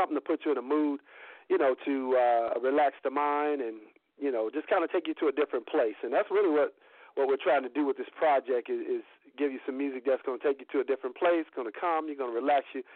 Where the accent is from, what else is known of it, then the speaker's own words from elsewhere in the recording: Detroit, Michigan, United States; No, I'm from Detroit City.